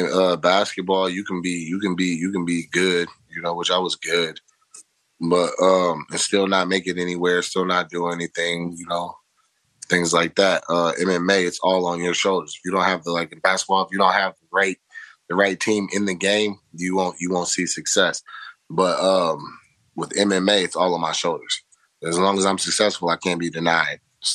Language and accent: English; Cope, Illinois, United States; also born or lived in Chicago; I grew up in a combination of a couple of places. I was born in Chicago, moved from Chicago when I was still like a toddler. So I moved down to Southern Illinois, down to Williamson County area. First place we lived was called Cope, Illinois.